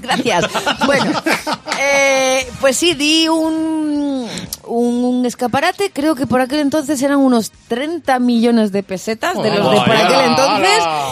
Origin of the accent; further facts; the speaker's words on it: Asturias, Spain; moved away as an adult; después de dejar Asturias, mi tierra natal, con 18 años